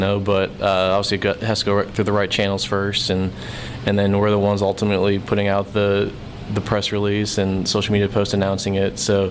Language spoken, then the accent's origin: English; Chicago, Illinois, United States; now in Hattiesburg, United States; But it's definitely different being down in Hattiesburg compared to growing up in the Chicago suburbs.